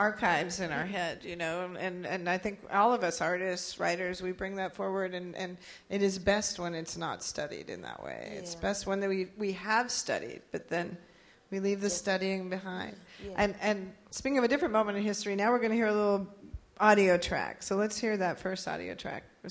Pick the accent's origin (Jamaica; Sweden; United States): United States; Seattle, Washington; a band I loved as a teenager growing up in Seattle too